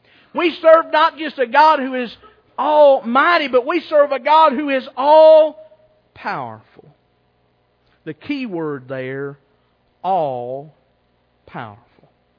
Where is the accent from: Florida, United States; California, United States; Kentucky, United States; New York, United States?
Kentucky, United States; I grew up in Rockcastle County. The education wasn't the best.